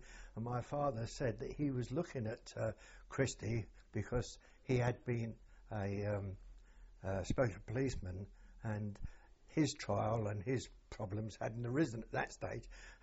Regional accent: London, United Kingdom; We moved from Rillington Place when I was about 2 years old to a new estate which was had been built in Shepherd's Bush near East Acton, almost opposite Wormwood Scrubs prison, and went to school at the age of 5.

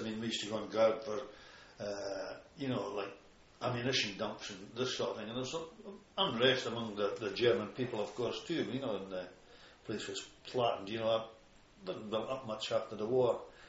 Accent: Perth, Scotland, United Kingdom; born there; I was born in Perth.

